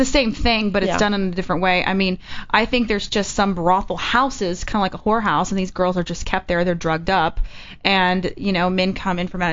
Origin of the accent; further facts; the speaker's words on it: Texas, United States; I'm from Texas, and it's like I never stumbled across this stuff in Texas.